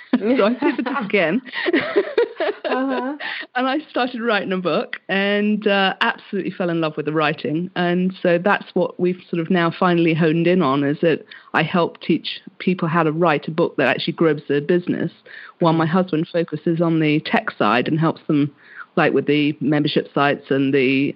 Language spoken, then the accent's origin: English; Hong Kong; moved away as an adult; also born or lived in England; I was born in England and then I moved over to Hong Kong when I was about sort of 7 or 8. And so I did pretty much all my schooling over there. And then I went back to England for university.